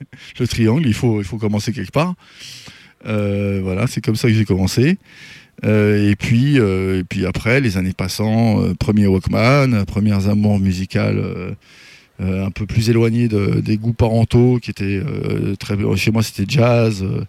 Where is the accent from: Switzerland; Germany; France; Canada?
France; also born or lived in Brazil; après un passage au Brésil avec mes parents, ils ont décidé de venir en France. Donc c'est là où j'ai grandi, où j'ai été éduqué, où j'ai suivi l'école et où aussi j'ai appris à faire de la musique